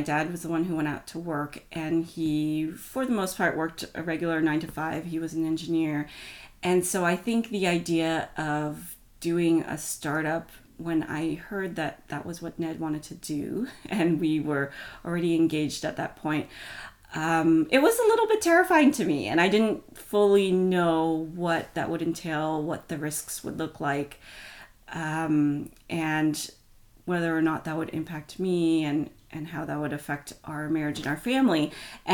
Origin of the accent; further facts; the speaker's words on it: United States; So I'm Chinese American. My husband is actually half Turkish and half Jewish. So we, on the one hand, come from fairly different backgrounds. On the other hand, we both come from immigrant families.